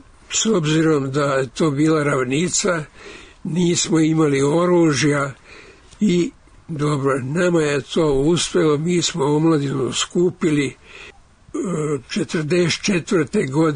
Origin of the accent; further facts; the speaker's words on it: Vojvodina, Serbia; also born or lived in Lika, Croatia; i onda iz Like došli smo u Banat. U Banatu smo odrasli. Nas je bilo devetero dece, sedam braće i dve sestre. U selu Miletićevo, to je bio onda srez Jaša Tomić